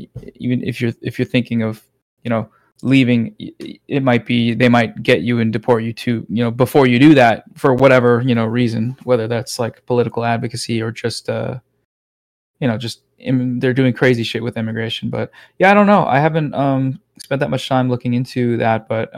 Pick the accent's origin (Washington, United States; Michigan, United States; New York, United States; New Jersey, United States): Washington, United States; Seattle; I went to college in Vancouver for a year. I went to SFU. So Burnaby, I guess. But yeah, I grew up in Seattle. So close.